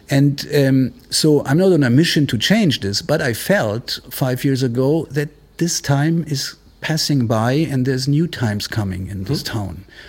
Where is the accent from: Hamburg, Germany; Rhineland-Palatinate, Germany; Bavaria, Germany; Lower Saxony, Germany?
Bavaria, Germany; Munich; now in Marseille, France; No, I grew up in Munich since I was 7 or 8, and but I'm half Italian. My parents used to live in Italy, and I left Munich, I think, 14 years ago.